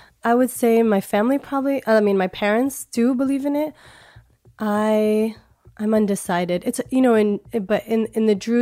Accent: Lebanon; Like growing up in Lebanon, I grew up in Lebanon and I'm from a very small mountainous village, as most Druze villages.

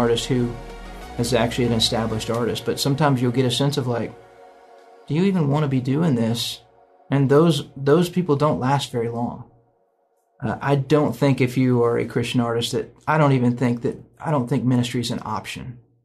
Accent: Nashville, Tennessee, United States; I grew up in Nashville, went to Belmont, thought I was going to be in the music business

